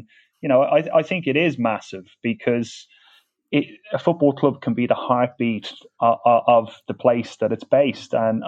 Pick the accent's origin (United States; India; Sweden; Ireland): Ireland; Dublin, Leinster; accent: Dublin; Yeah, I grew up in Dublin, Kevin, yeah.